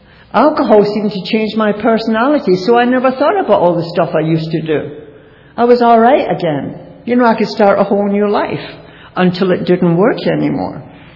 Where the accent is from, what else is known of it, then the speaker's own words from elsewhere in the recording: Glasgow, Scotland, United Kingdom; born there; I was born in Glasgow, Scotland. I was born into a good Catholic family, really good moral living family.